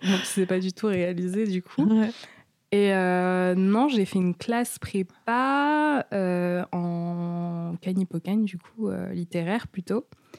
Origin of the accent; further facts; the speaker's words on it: Saint-Germain-en-Laye, Île-de-France, France; Alors, j'ai 28 ans, ouais. Je viens de Saint-Germain-en-Laye, ouais. Petite banlieue chic de Paris.